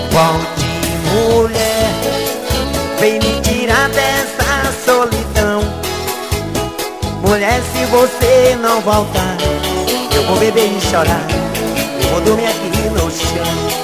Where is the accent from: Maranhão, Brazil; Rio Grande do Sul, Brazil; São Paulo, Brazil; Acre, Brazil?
Maranhão, Brazil; Pindaré-Mirim; Quero mandar um abraço pra toda a galera da cidade de Pindaré-Miri, no Maranhão, a minha terra natal.